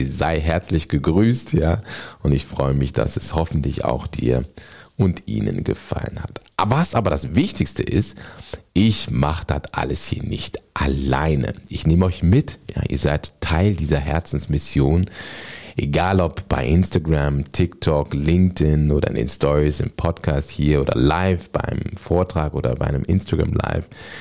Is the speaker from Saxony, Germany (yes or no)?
no; Bonn, North Rhine-Westphalia, Germany; heute komme ich gerade aus Bonn. In meiner Geburtsstadt, ja, ich bin in der Bönnsche Jung, wie du weißt.